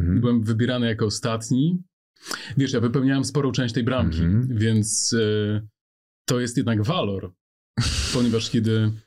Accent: Podlaskie Voivodeship, Poland; U nas na Podlasiu mówi się o tak zwanej miłości karmiącej.

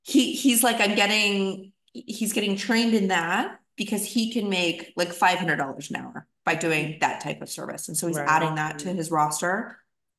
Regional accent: Dublin, California, United States; I'm from the Bay. I'm from the East Bay. I grew up in East Bay. I grew up in Dublin, California.

